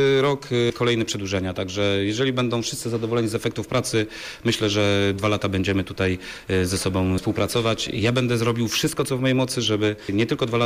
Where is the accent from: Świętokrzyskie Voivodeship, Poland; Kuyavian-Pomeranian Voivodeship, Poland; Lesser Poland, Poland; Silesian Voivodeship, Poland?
Kuyavian-Pomeranian Voivodeship, Poland; Bydgoszcz; Ja pochodzę z Bydgoszczy.